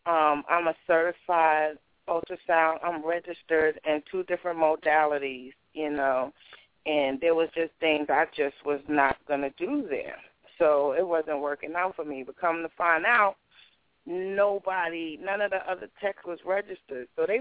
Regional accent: New York, United States; moved away as an adult; now in Pennsylvania, United States; And I'm from New York, like Renita. I'm from New York, but 12 years ago I moved out of New York, and the Lord had took me to Pennsylvania

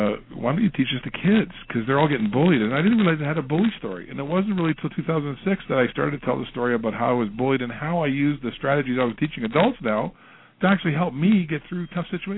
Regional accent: Manitoba, Canada; this was unheard of sort of in our community where I grew up in Manitoba and Canada here.

